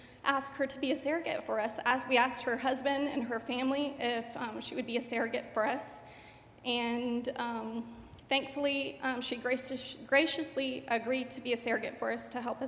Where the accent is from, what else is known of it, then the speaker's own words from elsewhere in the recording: Texas, United States; Like Warner said, I'm from Texas, and he said it was his dream to come out to California